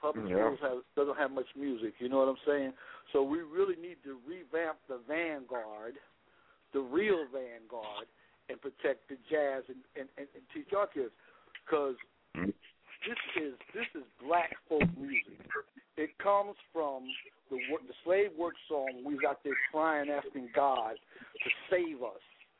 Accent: Newark, New Jersey, United States; Well, I'm from Newark, New Jersey. I played in New York City back in the day.

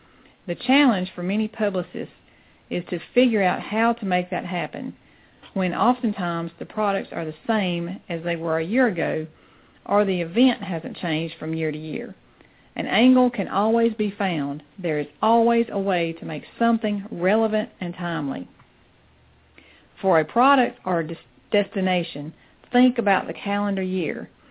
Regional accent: South Carolina, United States; You see, I'm a mompreneur from South Carolina.

